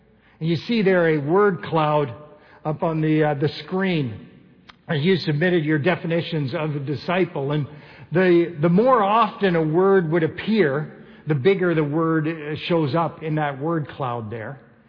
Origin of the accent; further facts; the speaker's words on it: Kitchener, Ontario, Canada; The house I grew up with on Hickson Drive was for sale, you know, so I went on MLS there to see what the pictures looked like.